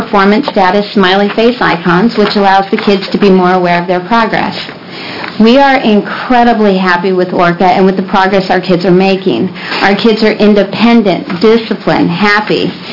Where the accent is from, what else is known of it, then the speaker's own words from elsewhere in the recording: Hillsboro, Oregon, United States; I'm from Hillsboro, Oregon.